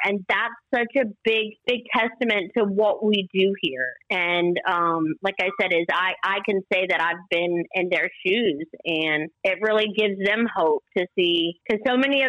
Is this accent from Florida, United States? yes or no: no; Harrisonburg, Virginia, United States; All right. Well, I'm from Harrisonburg, Virginia, but really I'm from a little bit of everywhere.